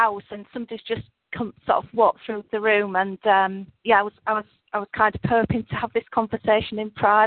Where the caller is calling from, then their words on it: England, United Kingdom; I'm ringing you from England.